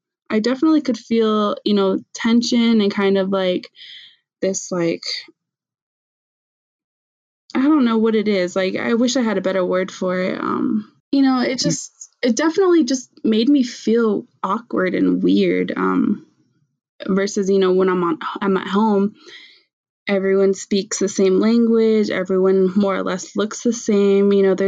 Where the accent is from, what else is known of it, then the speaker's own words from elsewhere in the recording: Tohatchi, New Mexico, United States; I grew up on the Navajo Reservation in Dohatchi, New Mexico, and, you know, I wasn't really aware of the fact that I was Navajo.